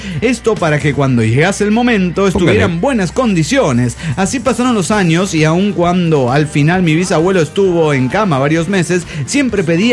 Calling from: Guadalajara, Jalisco, Mexico; de Guadalajara, Jalisco y México.

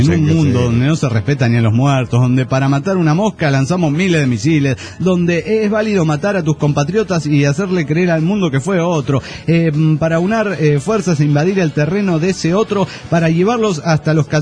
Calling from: Costa Rica; de Costa Rica.

